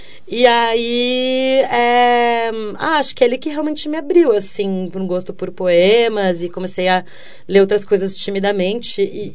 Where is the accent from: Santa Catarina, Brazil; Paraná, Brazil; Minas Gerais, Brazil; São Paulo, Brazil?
Paraná, Brazil; Curitiba; porque eu sou curitibana, então ele está presente em tudo